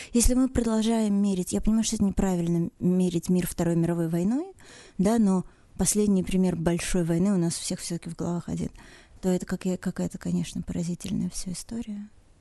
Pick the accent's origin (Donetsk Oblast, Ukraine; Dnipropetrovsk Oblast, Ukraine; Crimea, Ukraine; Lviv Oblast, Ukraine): Dnipropetrovsk Oblast, Ukraine; Dnipropetrovsk; born there; я родилась в Днепропетровске